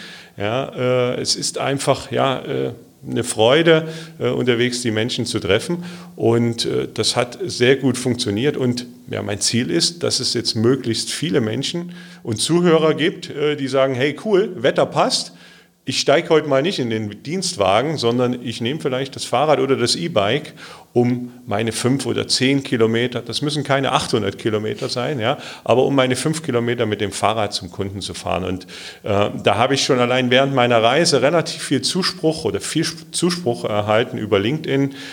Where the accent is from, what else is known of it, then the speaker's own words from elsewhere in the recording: Munich, Bavaria, Germany; Ich komme aus München